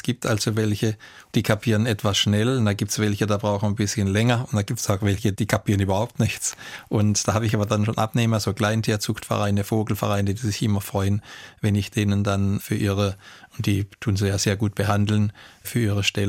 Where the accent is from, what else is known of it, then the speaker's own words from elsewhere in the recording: Karlsruhe, Baden-Württemberg, Germany; ich komme ja ursprünglich aus Karlsruhe-Neureuth und das ist ein bisschen ein eng bebautes Gebiet.